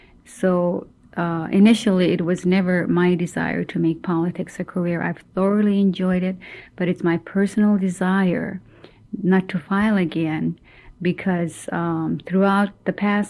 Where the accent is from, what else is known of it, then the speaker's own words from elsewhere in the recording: Alaska, United States; We've got the regional and village corporations, and in my hometown, we've got the North Slope Borough.